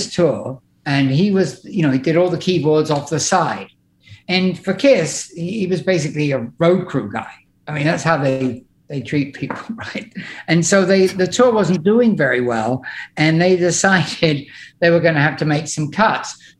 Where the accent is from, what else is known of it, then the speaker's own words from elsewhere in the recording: England, United Kingdom; I'm English.